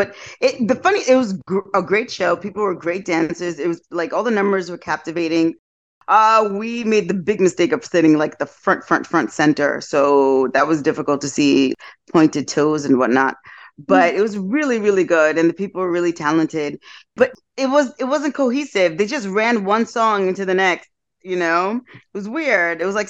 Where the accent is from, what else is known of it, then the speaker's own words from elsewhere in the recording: Kentucky, United States; hey, I'm from Kentucky. Do they have a team?